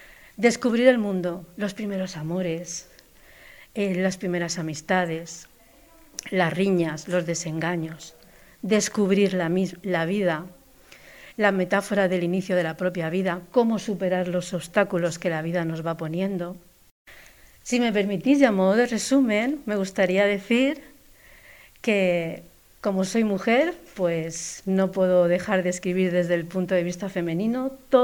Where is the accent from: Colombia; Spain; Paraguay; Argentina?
Spain; Novelda, Valencian Community; estar en la biblioteca de mi pueblo, de Novelda. Todavía recuerdo cuando estudiaba en la antigua biblioteca y escuchaba las campanas de la iglesia de San Pedro.